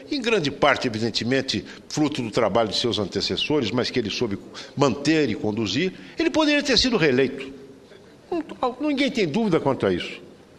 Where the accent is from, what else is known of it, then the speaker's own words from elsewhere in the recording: Brazil; falo aqui como senador, como brasileiro